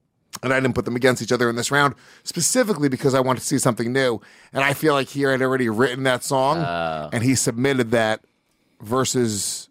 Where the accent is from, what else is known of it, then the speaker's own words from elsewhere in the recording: England, United Kingdom; I'm British.